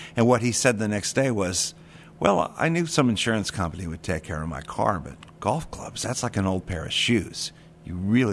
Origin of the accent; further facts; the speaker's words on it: St. Petersburg, Florida, United States; I think that's because I'm from St. Pete, and I was here the day that it happened.